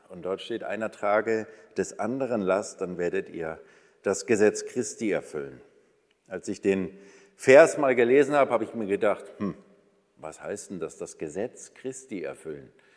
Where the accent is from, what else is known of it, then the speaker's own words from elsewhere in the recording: Munich, Bavaria, Germany; ich komme ursprünglich aus München, hört man nicht, ich weiß, aber beschweren sich auch immer alle aus Bayern, dass ich keinen Akzent mitgenommen habe, keinen Dialekt